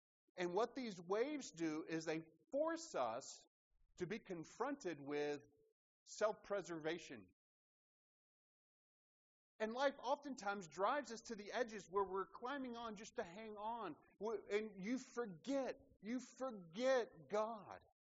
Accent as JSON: {"language": "English", "town": "Dothan", "region": "Alabama", "country": "United States", "tie": "born or raised there", "said": "they opened the first wave pool in all of Alabama, and they opened it right in my hometown, Dothan, Alabama."}